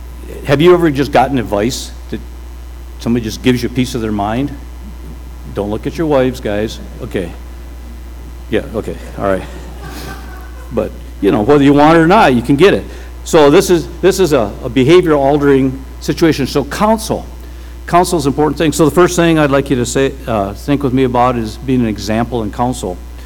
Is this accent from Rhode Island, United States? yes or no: no; Stanton, Michigan, United States; he got a church started in my hometown of Stanton, Michigan.